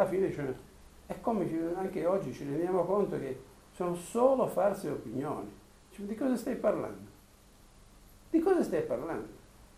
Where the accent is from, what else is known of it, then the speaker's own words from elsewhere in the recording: Calabria, Italy; Mi ricordo un po' il mio paese, cioè quasi tutti disoccupati, in piazza a raccontarci. E invece c'era forse l'antica abitudine dei greci, perché il mio paese sotto c'è Sibari